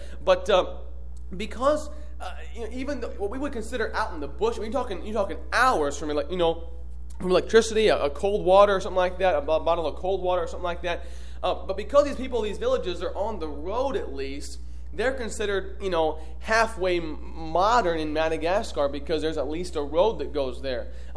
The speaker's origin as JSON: {"language": "English", "country": "United States", "tie": "born or raised there", "said": "you can see the difference in what we grew up in America."}